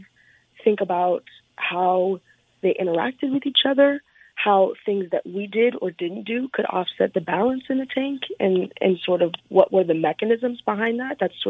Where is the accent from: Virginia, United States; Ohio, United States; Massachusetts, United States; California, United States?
California, United States; Sacramento; now in Monterey, United States; Yeah, so I grew up in Sacramento, California.